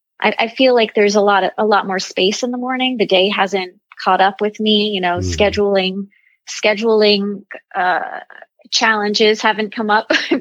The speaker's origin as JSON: {"language": "English", "region": "New York", "country": "United States", "lives_now": "New York City, United States", "said": "I am. I'm from the Hudson Valley region of New York, but have lived in the city, you know, 20 years plus. And my family is, my family came here from Italy and situated in New York City."}